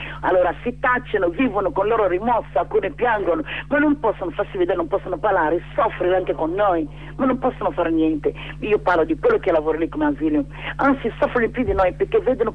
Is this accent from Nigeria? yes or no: yes; Nigeria; Italian is a second language; Io sono da Biafra, il mio paese c'è guerra